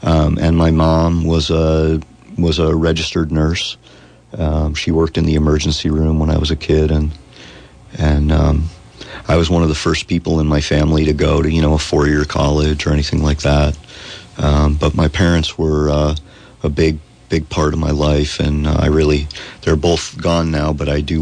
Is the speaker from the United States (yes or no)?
yes; Eldred, Pennsylvania, United States; I grew up in northern Pennsylvania, right along the New York border, about an hour and a half due south of Buffalo, a little town called Eldred, Pennsylvania.